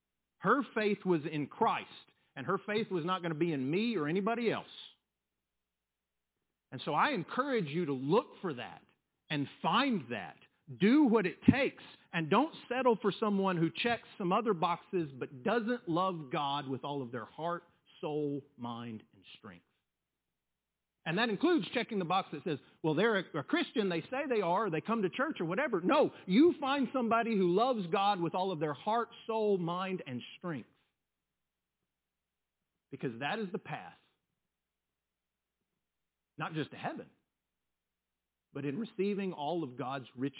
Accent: Lubbock, Texas, United States; I grew up in Lubbock. I grew up a Texas Tech fan.

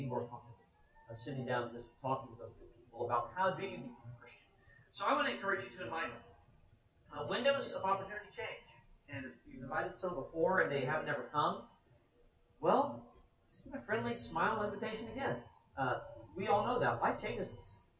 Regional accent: Kentucky, United States; I'm from Florida. I live in Florida. I'm from Kentucky, but I live in Florida.

